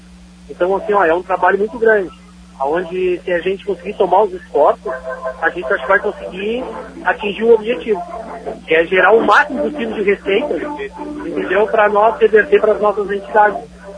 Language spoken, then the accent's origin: Portuguese; Pedro Osório, Rio Grande do Sul, Brazil; Sabe que eu sou natural de Pedro Osório e isso me realiza, entendeu?